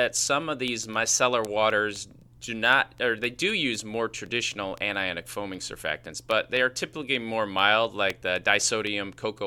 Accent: Chicago, Illinois, United States; accent: Chicago; Hey, man, that's just my Chicago accent.

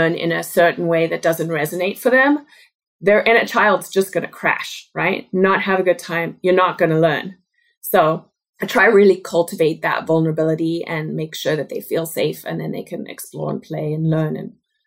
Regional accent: South Africa; moved away as an adult; now in United States; And there's kind of a dream as a South African when you're done with school and maybe high school into university or after university, you go travel overseas for a year or two.

